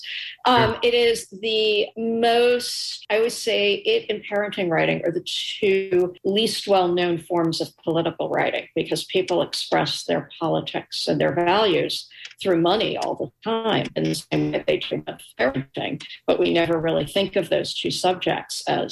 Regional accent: New York City, New York, United States; I was a little girl growing up in New York City

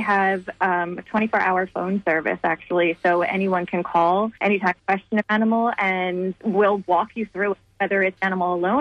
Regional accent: New Jersey, United States; because I grew up in New Jersey, so we had like salamanders and all that cool stuff.

